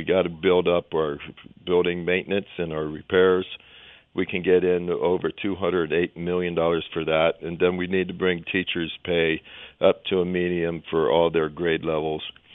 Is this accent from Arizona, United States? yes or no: yes; Tucson, Arizona, United States; I grew up here in Tucson. I went to Keene Elementary School, Mansfield Junior High School, Tucson High, Choya High School, back to Tucson High, went to Pima College, went to the University of Arizona